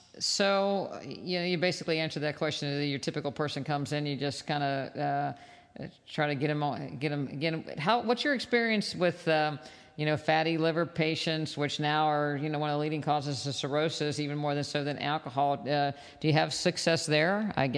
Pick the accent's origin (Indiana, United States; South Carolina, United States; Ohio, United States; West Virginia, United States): West Virginia, United States; Luckily for me, I'm originally from West Virginia, and when I went to medical school in 1987